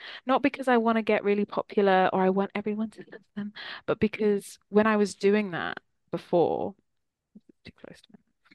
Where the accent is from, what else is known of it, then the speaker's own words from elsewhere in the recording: Wales, United Kingdom; Grew up in Wales, and it's a big part of the Welsh national identity is our coal mining history. Very working class